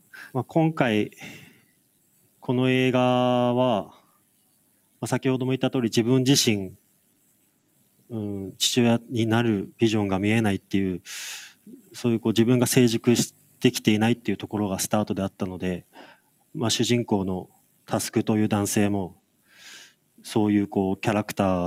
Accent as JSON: {"language": "Japanese", "region": "Akita", "country": "Japan", "tie": "born or raised there", "said": "ある秋田県は僕が生まれ育った、まあ、県なんですけれども"}